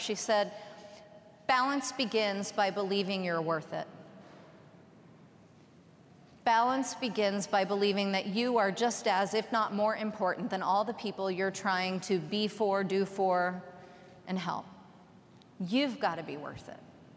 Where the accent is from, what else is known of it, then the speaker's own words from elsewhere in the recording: Texas, United States; I'm from Texas, so all you have to say is bless her heart.